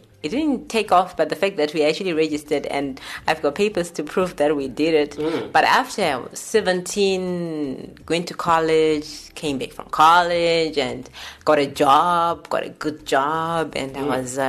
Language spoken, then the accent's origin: English; Kwekwe, Midlands, Zimbabwe; So I grew up in Kwekwe. Most of my life, hi people from Kwekwe. Yes, I'm a proudly Kwekwe person.